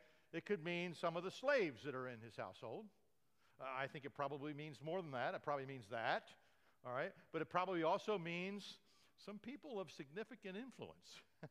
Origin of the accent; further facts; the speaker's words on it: United States; I'm an American.